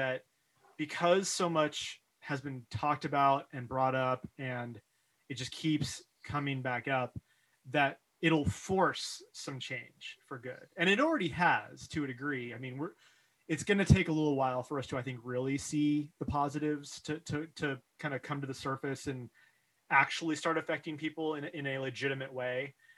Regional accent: California, United States; like I grew up in the Sierra Nevadas of Northern California, which is only like a 3-hour drive from where you grew up in Berkeley.

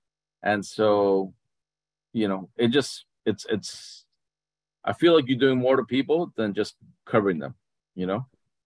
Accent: Fort Lauderdale, Florida, United States; So basically, I'm from South Florida, down the Fort Lauderdale area.

